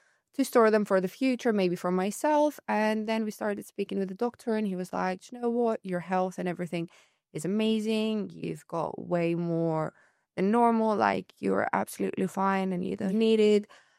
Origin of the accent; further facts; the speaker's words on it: Larnaca, Larnaca District, Cyprus; now in Nicosia, Cyprus; I grew up in Larnaca and I moved to Nicosia because I fell in love. So yeah, I moved to Nicosia and now I'm staying in Nicosia. I think I'm not moving.